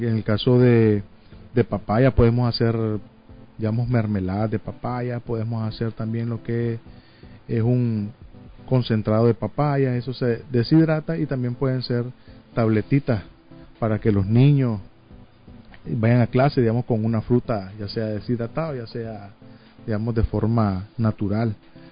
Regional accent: Nicaragua; esa calidad y ese carisma que nos caracteriza como nicaragüense

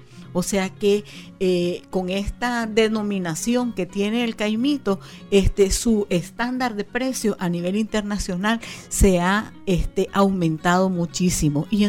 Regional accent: Nicaragua; nuestros retos ahora como como nicaragüenses

